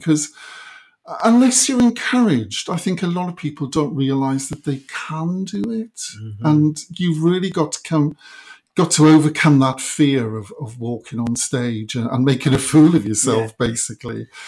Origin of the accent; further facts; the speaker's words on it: Bargoed, Wales, United Kingdom; I'm from the Valleys. I'm from a small town called Bargoed, which is about 17 miles from Cardiff. But could really be much further because it's, you know, it was a very quiet, kind of enclosed valleys town, a former mining town.